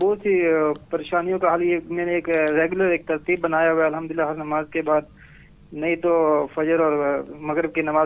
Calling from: Abu Dhabi, United Arab Emirates; جی میں ابو ظبی سے بات کر رہا ہوں

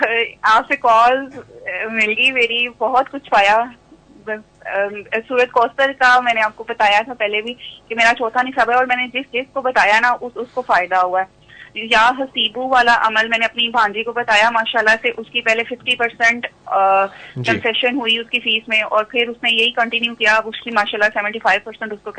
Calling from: Dubai, United Arab Emirates; میں دبئی سے بات کر رہی ہوں.

